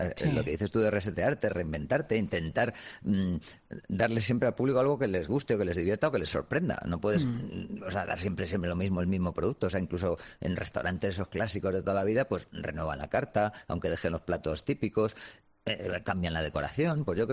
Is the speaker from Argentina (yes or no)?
no; Spain; Sí, en España somos muy envidiosos